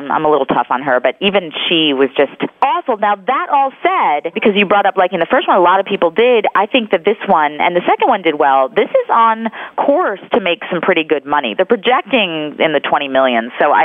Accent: Waco, Texas, United States; Jesse Plemons, who is from my hometown of Waco

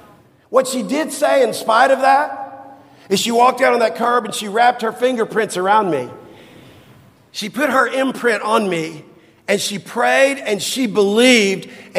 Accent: Dallas, Texas, United States; she stood on the corner of 4416 West Clarendon, where I grew up in Dallas, Texas

